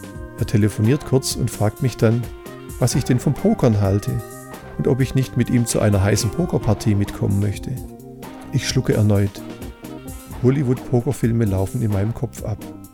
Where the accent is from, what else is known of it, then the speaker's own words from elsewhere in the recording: Baden-Württemberg, Germany; Irgendeine Spezialität aus meiner Heimat. Er würde mir alles einkaufen, was ich dazu benötige. Schwäbische Maultaschen bekomme ich leider nicht hin.